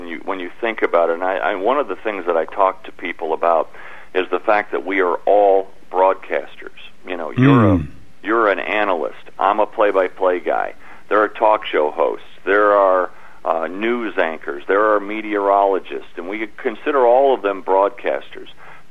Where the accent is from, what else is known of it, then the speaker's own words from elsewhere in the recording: Detroit, Michigan, United States; I wanted to tell a story of, you know, the humble beginnings of growing up in Detroit and all of that.